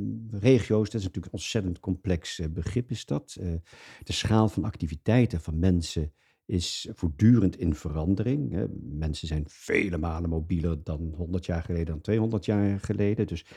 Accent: Nijmegen, Gelderland, Netherlands; also born or lived in Utrecht; now in Groningen, Netherlands; Ik ben geboren in Nijmegen en daar heb ik de eerste, mijn tienerjaren doorgebracht. Ik heb gestudeerd en gewerkt in Utrecht.

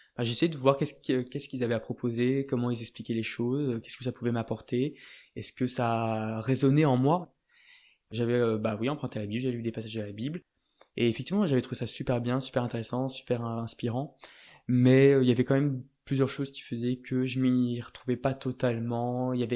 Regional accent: France; Je suis français, d'origine française, et évidemment, il y a un côté, il y a un background un peu catholique, mais finalement qui était très très très peu présent à la maison. Mes parents étaient expatriés, du coup on a vécu dans pas mal de pays

